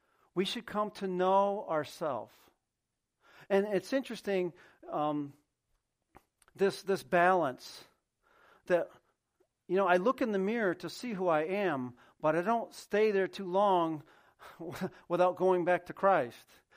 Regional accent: Union Springs, United States; I grew up, as I told you, I'm from Union Springs. I grew up around Union Springs my whole life.

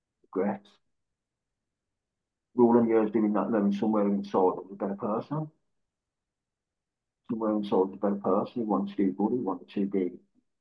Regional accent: Handsworth, West Midlands, United Kingdom; But I'm from Handsworth, so I grew up in Neatshorns, moved to Shoreditch a few years, and moved to Handsworth when I was 15.

